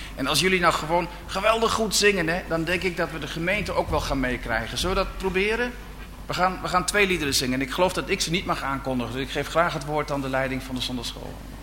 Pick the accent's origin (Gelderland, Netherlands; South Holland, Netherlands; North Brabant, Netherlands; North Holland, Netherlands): Gelderland, Netherlands; De Heurne; also born or lived in Dinxperlo; Ik ben geboren en getogen in de Achterhoek. Dat is niet het Tukkerland, weet ik, maar het schurkt er wel wat tegenaan. Dezelfde accenten kom ik hier toch tegen. Ik ben geboren in Dinxperlo en eigenlijk altijd in De Heurne gewoond.